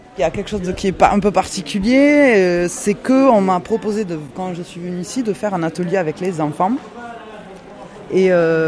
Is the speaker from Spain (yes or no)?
yes; Spain; je suis vraiment espagnole et je suis espagnole, j'ai dit origine mexicaine, mais je suis autant espagnole que française.